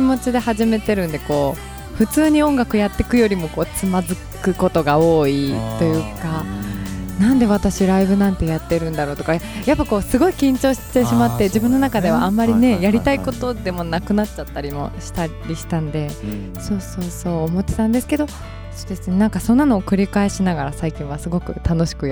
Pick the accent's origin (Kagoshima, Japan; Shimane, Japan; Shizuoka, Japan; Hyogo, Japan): Shizuoka, Japan; 7月はですね、本当に地元の静岡でなんですけど